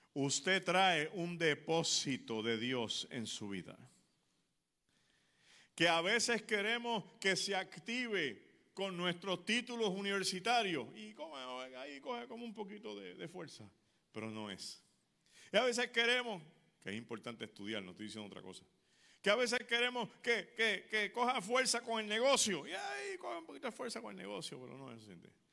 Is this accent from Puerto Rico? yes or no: yes; Puerto Rico; ¿usted es de Puerto Rico? Sí, soy de Puerto Rico.